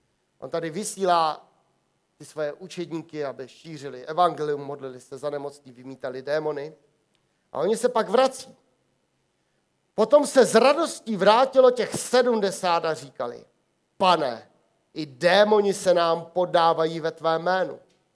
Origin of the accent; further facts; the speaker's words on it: Volary, South Bohemian Region, Czechia; já jsem původem z Volar a jeden čas jsem tam navštěvoval